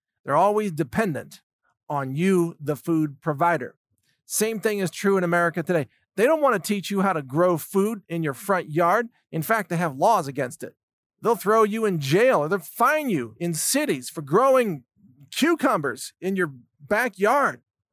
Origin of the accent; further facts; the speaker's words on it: United States; he agreed to drive on the right side of the road to make me feel more at home as an American.